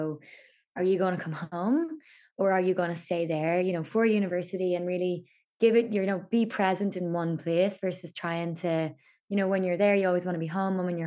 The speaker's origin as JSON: {"language": "English", "town": "Omagh", "region": "Northern Ireland", "country": "United Kingdom", "tie": "born or raised there", "moved": "as an adult", "said": "I'm from Omagh in County Tyrone, which is in Northern Ireland. So very center really of Northern Ireland, like an hour and a half from Belfast and 3 hours from Dublin. So went to school there all the way up through to 18."}